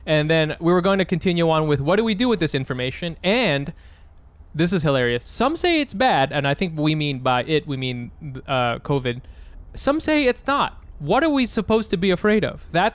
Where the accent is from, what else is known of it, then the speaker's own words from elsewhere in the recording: United States; No. I'm from America.